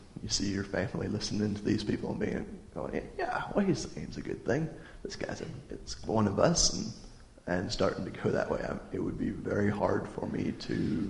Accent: Midwest, United States; I come from the Midwest. We're in the Bible Belt, and church is all about the Christian community

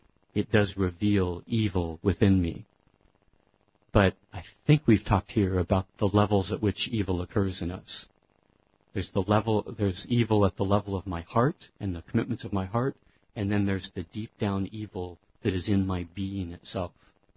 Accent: Staten Island, New York, United States; I grew up in Staten, and my grandparents lived about a block away from the Catholic Church.

